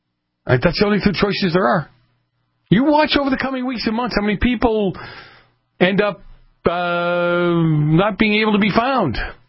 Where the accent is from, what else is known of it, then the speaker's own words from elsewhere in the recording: New England, United States; I grew up in New England. I woke up plenty of times from drinking too much in a snowbank.